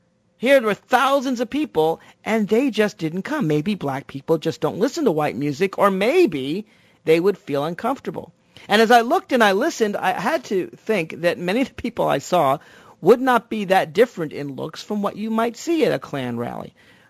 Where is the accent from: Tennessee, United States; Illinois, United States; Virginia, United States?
Tennessee, United States; Nashville; now in Washington, D.C., United States; Now, I'm from Nashville, Tennessee, and this is this kind of country rock